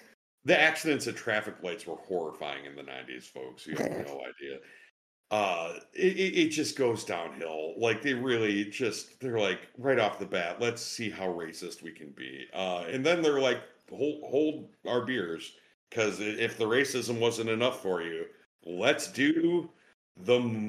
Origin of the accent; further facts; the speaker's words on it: Wisconsin, United States; I was born and raised in Wisconsin, unfortunately.